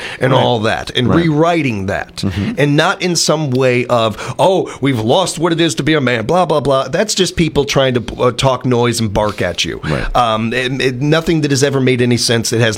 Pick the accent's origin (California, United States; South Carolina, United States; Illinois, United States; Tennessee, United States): Illinois, United States; I grew up with Chicago politics, and Van Orton reminds me of an Illinois politician.